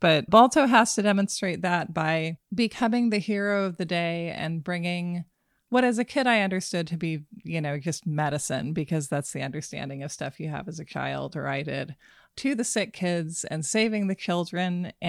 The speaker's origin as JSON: {"language": "English", "town": "Nome", "region": "Alaska", "country": "United States", "tie": "born or raised there", "said": "And growing up in Nome, there was an epidemic."}